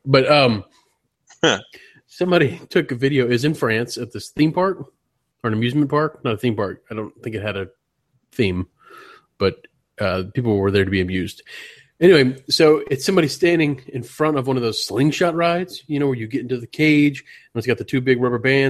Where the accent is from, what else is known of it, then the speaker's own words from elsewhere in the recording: United States; Of course, they would expect that since I'm an American.